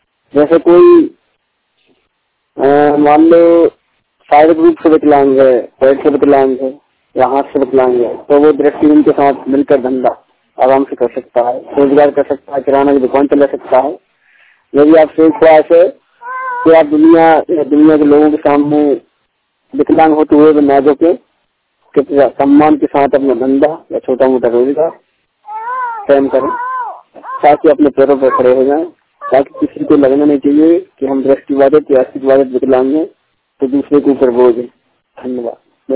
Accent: Madhya Pradesh, India; मेरा बेबी कैसलेपुरा जिला रायसेन मध्य प्रदेश का निवासी हूँ।

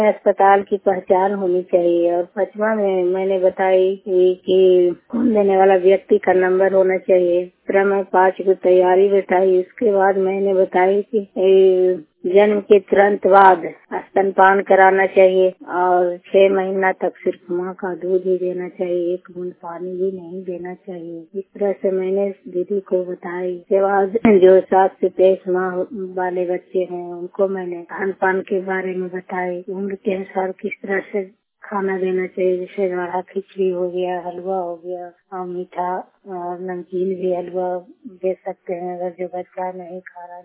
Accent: Nalanda, Bihar, India; और मेरा जिला नालंदा हुआ और सागर सेलेक हुआ ब्लॉक रोहोई हुआ

